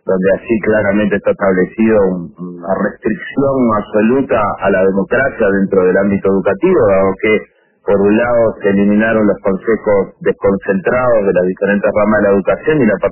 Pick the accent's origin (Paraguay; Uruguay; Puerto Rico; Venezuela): Uruguay; nuestra vida como pueblo uruguayo